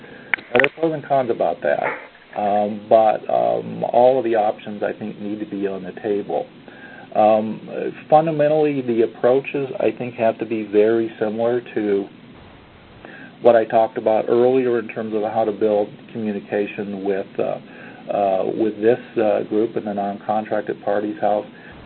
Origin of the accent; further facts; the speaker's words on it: United States; So I think, I am an American, but I've spent a lot of time interacting with folks around the world, and I'm comfortable with that.